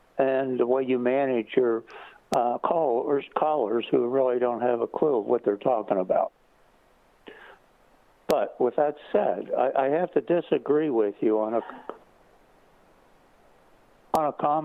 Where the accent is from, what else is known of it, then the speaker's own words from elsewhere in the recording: Memphis, Tennessee, United States; Growing up in Memphis, you may have taken a $10 bill on a McDonald's Big Mac.